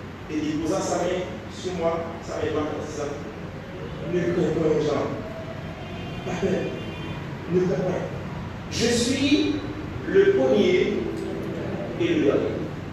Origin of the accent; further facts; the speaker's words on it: Haiti; la situation dans laquelle nous vivons aujourd'hui en tant qu'haïtien